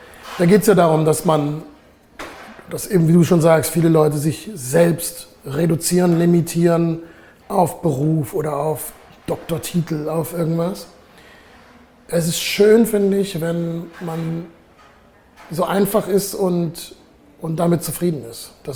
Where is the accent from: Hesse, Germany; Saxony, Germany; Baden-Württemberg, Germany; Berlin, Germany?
Baden-Württemberg, Germany; Heidelberg; mein Vater kommt aus Ostpreußen, meine Mutter aus Haiti, ich bin hier in Heidelberg aufgewachsen